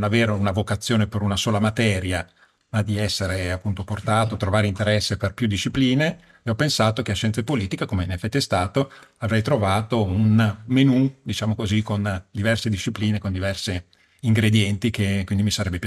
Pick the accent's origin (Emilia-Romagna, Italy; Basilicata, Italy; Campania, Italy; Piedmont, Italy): Emilia-Romagna, Italy; Bologna; io sono nato a Bologna, ho fatto tutte le scuole a Bologna, quindi ho frequentato Scienze Politiche a Bologna negli anni 90, dal 93 al 98, e poi sono sempre rimasto dentro l'Università di Bologna.